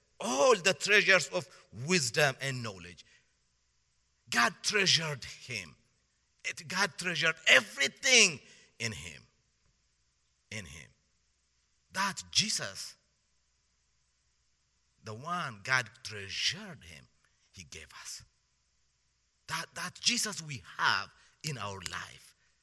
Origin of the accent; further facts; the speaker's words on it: Ethiopia; I'm from Ethiopia, from one of the poorest countries in the world.